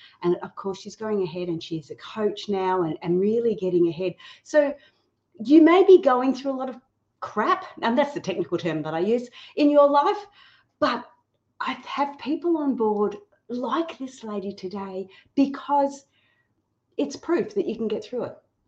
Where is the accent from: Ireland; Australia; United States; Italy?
Australia; accent: Australian; I have tried to pronounce this and my Australian accent, or my tongue, has trouble with it every time.